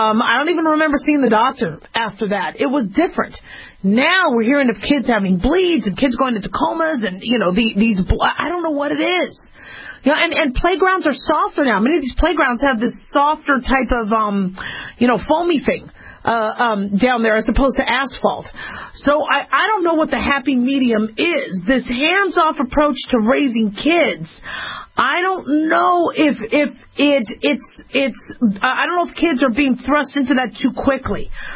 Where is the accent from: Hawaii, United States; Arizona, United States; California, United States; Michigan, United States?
Arizona, United States; also born or lived in Nevada; I didn't because I grew up in Arizona and Nevada. So, you know, we had a lot of cacti. We never had those big, beautiful trees like you guys have back east.